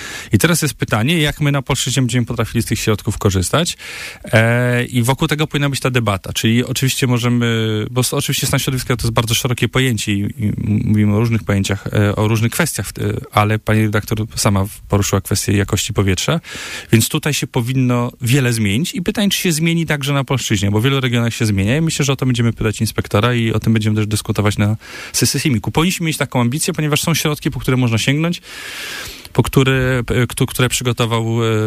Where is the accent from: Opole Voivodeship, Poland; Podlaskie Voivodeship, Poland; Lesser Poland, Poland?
Opole Voivodeship, Poland; Opole; My akurat, ja jestem z Opola, rozmawiamy w Opolu, tu mamy komfort.